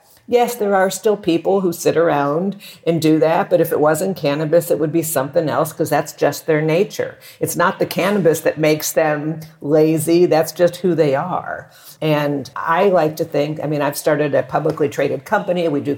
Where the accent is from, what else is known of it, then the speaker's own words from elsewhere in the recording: Texas, United States; You know, I grew up in Texas, and you know, I was a teenager in the early mid 70s